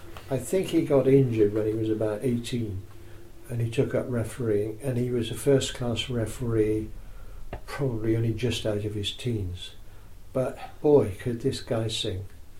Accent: Stroud, South West England, United Kingdom; also born or lived in Gloucester; My family home was at Stroud, although I was born in Gloucester.

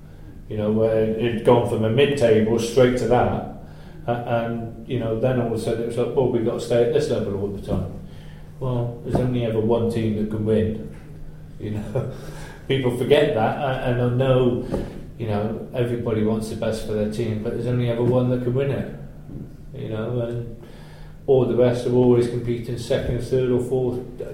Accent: Gloucester, South West England, United Kingdom; it goes back down to it's my hometown. You know, I'm a Gloucester boy through and through.

